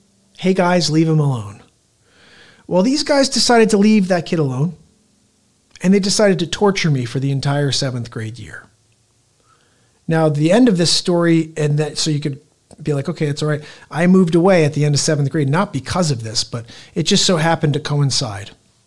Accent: New Jersey, United States; In seventh grade, I grew up in New Jersey, and I had a dear friend.

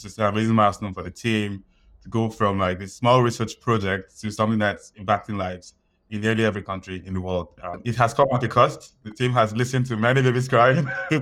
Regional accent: Nigeria; now in Montreal, Canada; So I grew up in Nigeria. I spent a big part of my life there.

